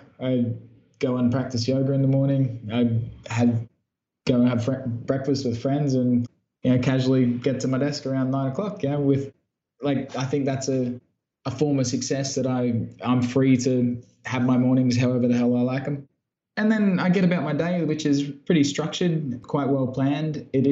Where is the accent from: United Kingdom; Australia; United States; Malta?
Australia; Brisbane, Queensland; moved away as an adult; also born or lived in Europe; now in Cambodia; If you might have picked up on my accent, I'm from Brisbane, Australia.